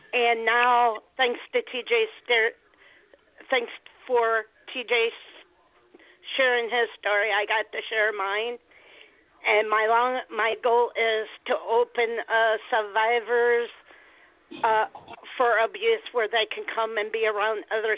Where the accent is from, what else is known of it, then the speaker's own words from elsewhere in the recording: Streator, Illinois, United States; And then now I'm just trying to find a place here in my hometown because I live in Illinois, so I'm in a little town called Streeter.